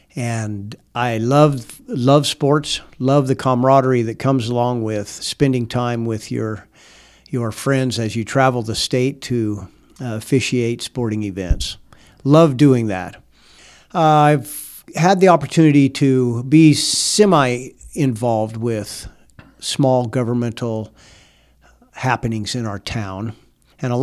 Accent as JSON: {"language": "English", "town": "Dayton", "region": "Wyoming", "country": "United States", "tie": "born or raised there", "said": "Well, I was born and raised in Dayton, Wyoming. I have raised my four children there."}